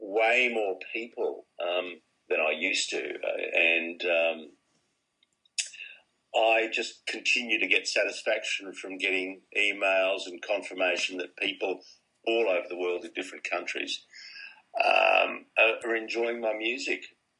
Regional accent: Australia; I've been a kid growing up in Australia

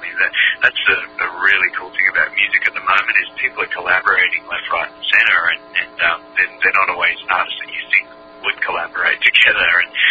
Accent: Australia; Look, it's not every day, you know, as an Australian artist that you get to mix with those likes

